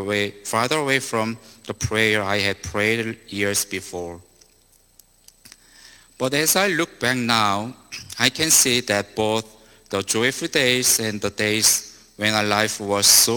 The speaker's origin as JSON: {"language": "English", "country": "South Korea", "second_language": "English", "said": "I'm from South Korea, and Korea is a small country."}